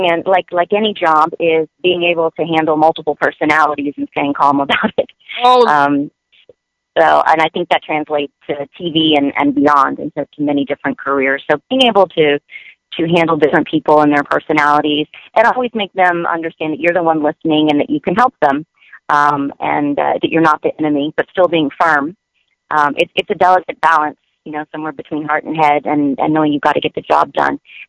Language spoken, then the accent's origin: English; Louisiana, United States; moved away as an adult; I'm from Louisiana, but when I was 18, I came out to Pepperdine for college.